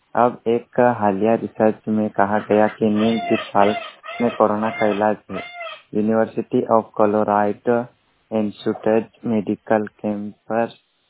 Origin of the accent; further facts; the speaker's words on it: Angrara, Rajasthan, India; बड़ान जिले के ग्राम पंचायत अंगराड़ा का निवासी हूँ।